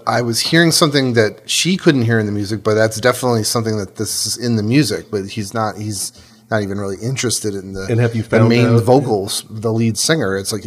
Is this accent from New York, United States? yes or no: yes; Buffalo, New York, United States; I mean, I'm originally from Buffalo, New York